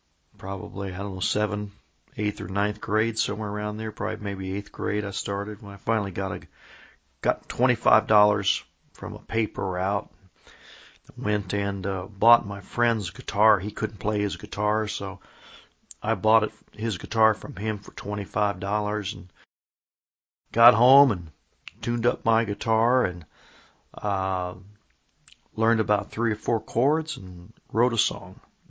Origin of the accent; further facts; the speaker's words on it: Midwest, United States; now in South Florida, United States; I was raised in the Midwest, but I've lived now in South Florida for many years now, and I almost consider myself a cracker.